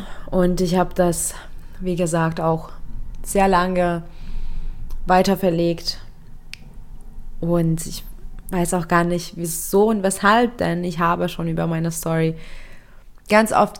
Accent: Lithuania; Ja, ich bin in Litauen geboren und aufgewachsen in einer recht strengen und konservativen Familie.

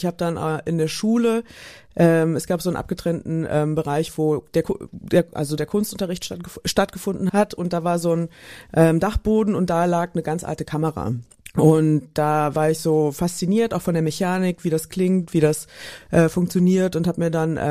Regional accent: Frankfurt, Brandenburg, Germany; Ich bin ja in Frankfurt-Oder groß geworden und ich habe Polnisch gelernt auf dem Gymnasium

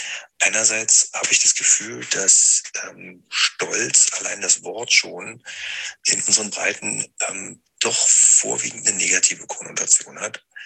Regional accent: Berlin, Germany; ich komme aus Berlin.

